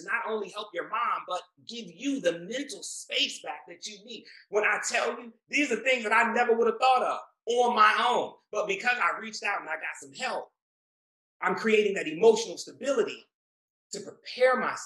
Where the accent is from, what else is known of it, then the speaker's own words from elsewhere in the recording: Jamaica; my whole family's Jamaican. I'm Jamaican.